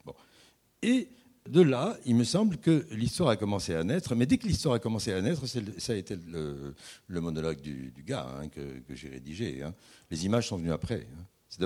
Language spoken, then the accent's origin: French; Tunis, Tunis Governorate, Tunisia; born there; Bon, moi, je suis né à Tunis et je sais comment il parle mal le français.